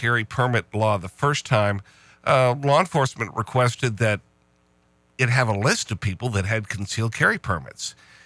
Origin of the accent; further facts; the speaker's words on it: Milwaukee, Wisconsin, United States; born there; And as I was born in Milwaukee, I care deeply about Sherman Park.